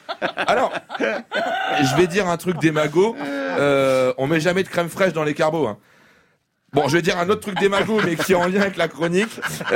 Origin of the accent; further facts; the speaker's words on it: Hauts-de-France, France; Je vous ai dit que j'étais du Nord.